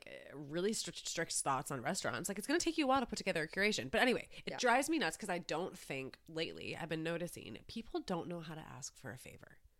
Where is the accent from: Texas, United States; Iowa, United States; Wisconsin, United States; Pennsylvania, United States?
Wisconsin, United States; I'm from Wisconsin, so I always feel like everything I think is mean.